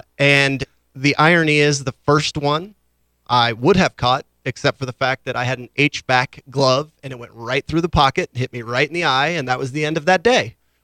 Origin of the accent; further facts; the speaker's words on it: Pittsburgh, Pennsylvania, United States; I had lots of opportunities around where I grew up in Pittsburgh to play collegiately, both baseball and soccer